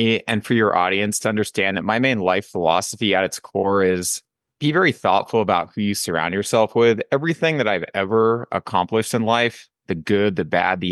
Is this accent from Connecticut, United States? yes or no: no; Belmont, California, United States; also born or lived in Burlingame; Yeah, I was born at Stanford Hospital. I grew up in Belmont, then I moved to Burlingame.